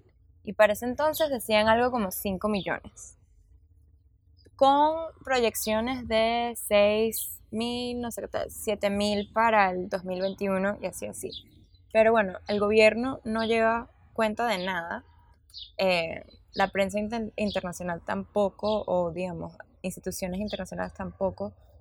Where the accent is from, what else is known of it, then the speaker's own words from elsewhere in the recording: Venezuela; Yo hace 7 años cuando me mudé para acá, sí conocí a venezolanos, sí conocí otros venezolanos, pero digamos que todavía era algo como una rareza. No escuchabas como nuestro acento en la calle